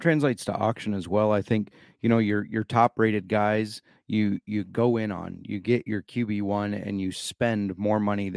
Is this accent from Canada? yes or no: no; Iowa, United States; and in my home state of Iowa.